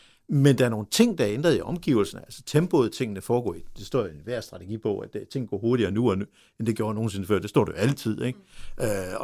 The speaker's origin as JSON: {"language": "Danish", "town": "Aarhus", "region": "Central Denmark Region", "country": "Denmark", "said": "Jeg er fra Aarhus, som I kan høre på min sprog, så når jeg siger sort, lort og 14, ikke, så det er meget tydeligt."}